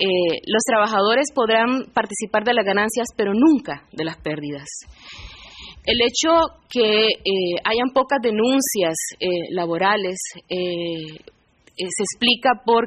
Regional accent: Honduras; Es más grave aún el caso de Honduras, de donde yo vengo

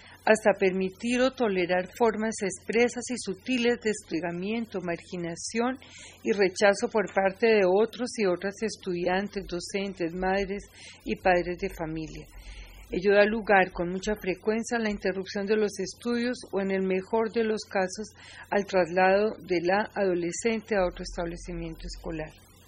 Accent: Colombia; colombiana

